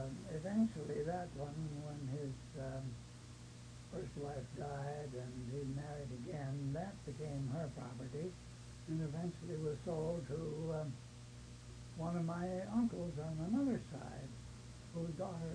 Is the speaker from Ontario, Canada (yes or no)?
yes; Scarborough, Ontario, Canada; born there; I was born in Scarborough Township, about 15 miles east of the center of Toronto, mm-hmm. now part of metropolitan Toronto, mm-hmm. and just a couple of miles away from this, what is now the zoo